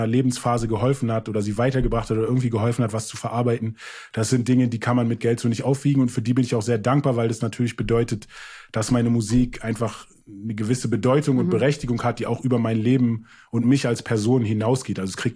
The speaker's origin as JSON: {"language": "German", "country": "Germany", "first_language": "English", "second_language": "German", "said": "ist ja meine Muttersprache auch. Und ich habe auch keinen deutschen Rap gehört eigentlich. So, das kam erst später, dass man dann so Kollegen und sowas, aber eigentlich ganz lange auf Englisch gerappt, dann irgendwann mal gemerkt, okay, ist nicht so cool auf Englisch, wenn man aus Deutschland"}